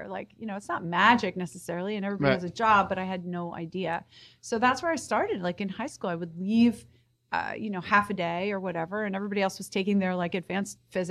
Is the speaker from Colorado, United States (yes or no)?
no; Baltimore, Maryland, United States; So that's why I sort of like, don't maybe sound like I'm from Baltimore, but I grew up in Baltimore.